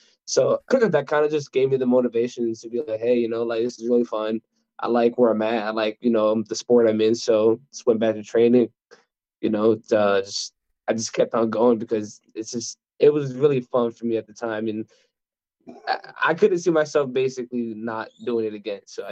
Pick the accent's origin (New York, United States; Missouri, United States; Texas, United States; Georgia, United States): New York, United States; That's how I come from the East Coast of New York. I love the fashion in New York.